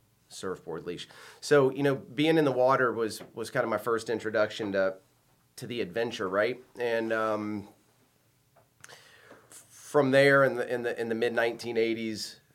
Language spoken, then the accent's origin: English; St. Augustine Beach, Florida, United States; I grew up in St. Augustine Beach, and I remember my first surfboard.